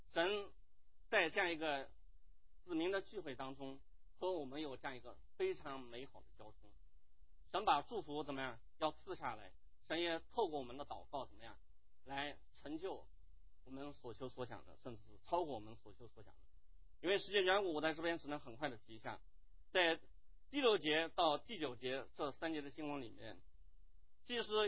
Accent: China; 我们中国人因为在长久的岁月当中人口太多吃不饱

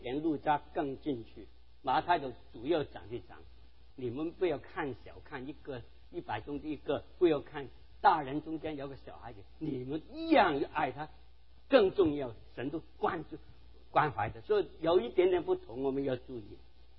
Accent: South China, China; 我是南方人，我从来没有。

